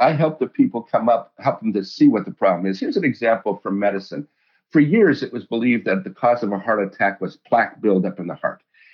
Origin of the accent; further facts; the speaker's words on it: Colorado, United States; I grew up in Colorado, and when I was in high school, I picked up the guitar and started playing guitar